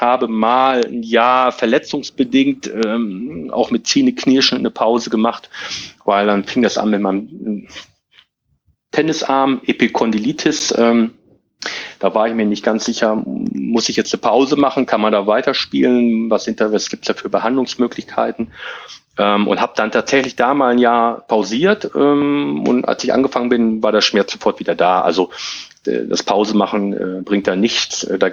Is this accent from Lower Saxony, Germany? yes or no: yes; Hilter, Lower Saxony, Germany; Aber ich komme aus Hilter und ich wohne in Hilter